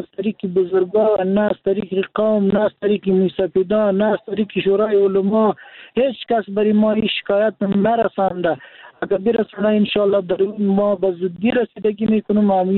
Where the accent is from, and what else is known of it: Daykundi, Afghanistan